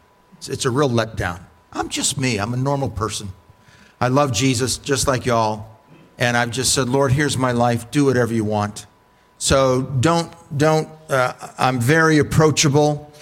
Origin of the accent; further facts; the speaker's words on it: Richmond, Virginia, United States; They live, I'm from Richmond, Virginia.